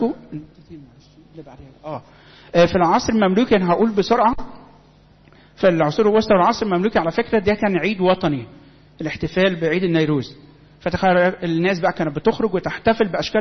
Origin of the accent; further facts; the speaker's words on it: Egypt; كلنا كمصريين بدانا نحتفل بيه احتفالات اكثر من رائعه.